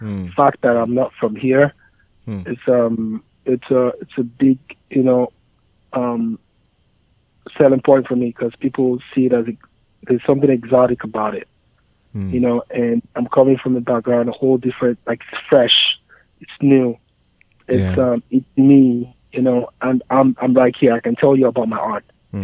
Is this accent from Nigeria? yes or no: yes; Nigeria; I grew up in Nigeria.